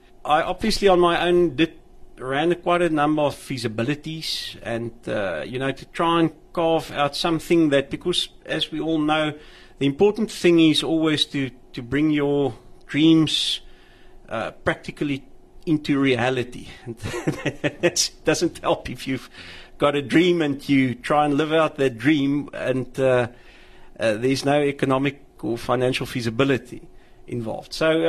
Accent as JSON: {"language": "English", "town": "Kempton Park", "region": "Gauteng", "country": "South Africa", "tie": "born or raised there", "said": "I was originally born in Pretoria, and I grew up in Kempton Park."}